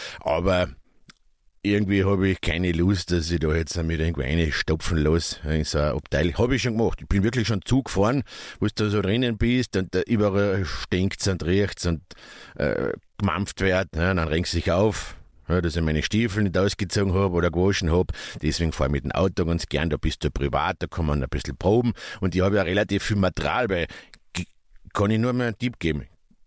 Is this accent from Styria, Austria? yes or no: no; Carinthia, Austria; born there; als gebürtiger Kärntner ist man das nicht gewohnt, dass man einen See sieht